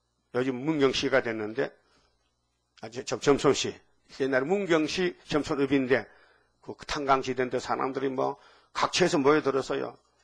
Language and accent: Korean; Uiseong, North Gyeongsang, South Korea; 그게 내가 의성에서 왔잖아요. 의로운 통로에서. 내가 의성군에서 왔어요. 알아요? 무슨 군? 의가 나오는 성이라. 우리 참 군 이름이 좋다. 의성군 다인면.